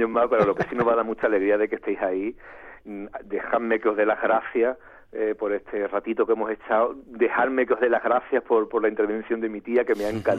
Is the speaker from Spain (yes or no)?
yes; Spain; Decir que somos españoles, que somos gitanos y que somos flamencos